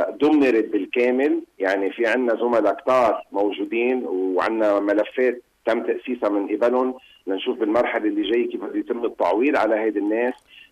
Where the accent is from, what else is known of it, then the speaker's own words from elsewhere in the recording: Lebanon; نحن تأثرنا فيها كلبنانيين